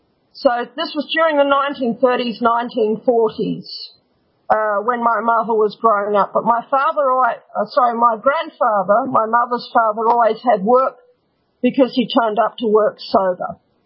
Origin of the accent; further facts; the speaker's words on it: New Zealand; I was born in 1974, okay? So I'm very much of Alex Jones's generation, but I grew up in New Zealand.